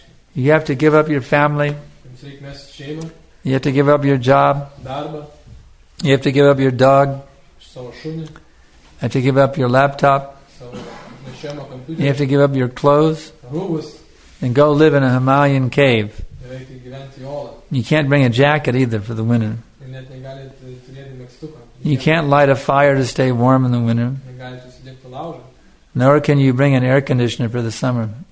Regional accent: Texas, United States; but I'm from Texas, and we have to have air conditioning to make it through the summer down there.

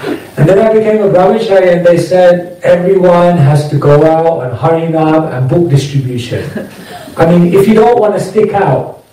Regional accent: Wembley, London, United Kingdom; And I'm from Wembley. So what happened, one is coming up to Diwali, and the devotees said, there's a big, you know, Diwali parade in Wembley, they do it along the E Road. And I was like, I definitely got to dodge that one. That's like my hometown.

